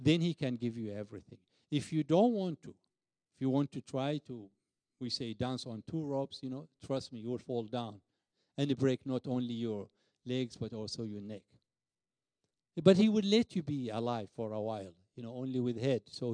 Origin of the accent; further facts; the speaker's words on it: Iraq; English is a second language; you know, I came from Iraq and to meet this lady